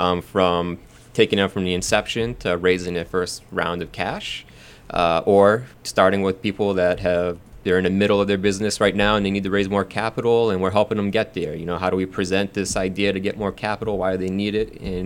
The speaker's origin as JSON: {"language": "English", "town": "Millbury", "region": "Massachusetts", "country": "United States", "tie": "born or raised there", "lives_now": "Boston, United States", "said": "I'm from Millbury, so a small town right near Worcester. Grew up there and then went to college."}